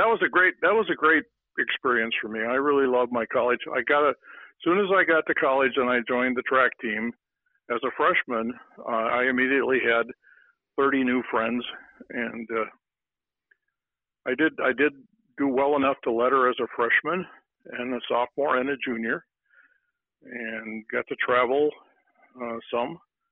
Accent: Pipestone, Minnesota, United States; I grew up in Pipestone, Minnesota, and graduated from Pipestone.

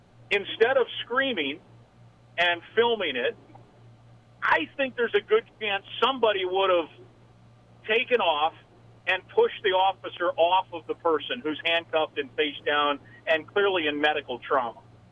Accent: Iowa, United States; Where I think in Lakeville or Albert Lea or my hometown in Iowa or other places, that's not a consideration.

